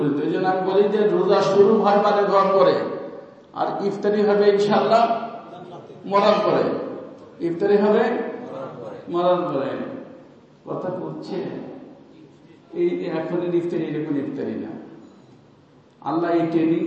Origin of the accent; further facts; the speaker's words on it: Faridpur, Dhaka Division, Bangladesh; ওই আমাদের গ্রাম বসায় আমাদের ফরিদপুর বাড়ি বুঝছেন